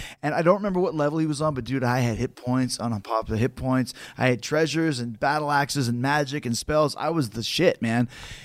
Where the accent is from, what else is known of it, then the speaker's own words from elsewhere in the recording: Canada; we're from Canada